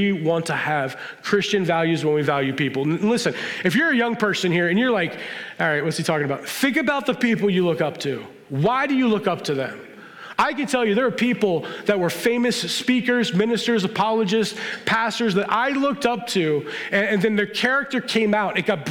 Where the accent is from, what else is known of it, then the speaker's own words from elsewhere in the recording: Pittsburgh, Pennsylvania, United States; we're not haters from Pittsburgh.